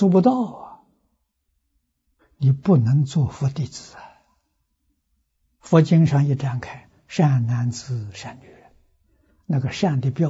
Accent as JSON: {"language": "Chinese", "country": "China", "said": "啊，我们中国人没有这种习惯呢。"}